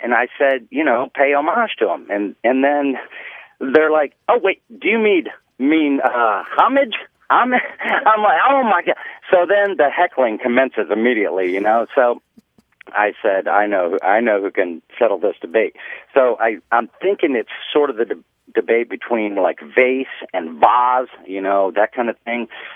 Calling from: Carolina Beach, North Carolina, United States; Carolina Beach, North Carolina.

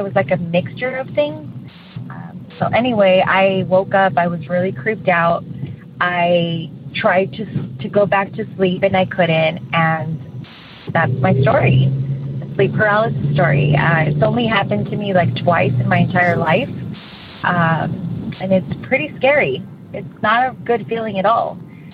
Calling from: San Diego, California, United States; I'm from San Diego, and I love your show.

